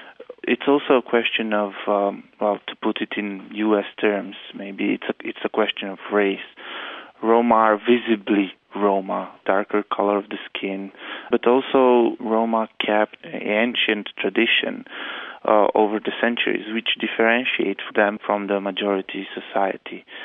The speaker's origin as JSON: {"language": "English", "country": "Romania", "second_language": "English", "said": "like in my home country, in Romania."}